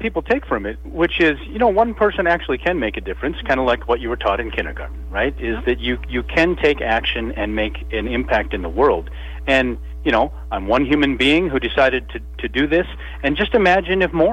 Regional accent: United States; so I'm an American military veteran

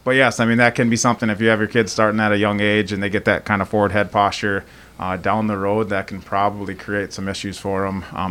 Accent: Pipestone, Minnesota, United States; now in Madison, United States; I'm originally from Pipestone, Minnesota. Once I graduated from USD from physical therapy school, started with my job here in Madison.

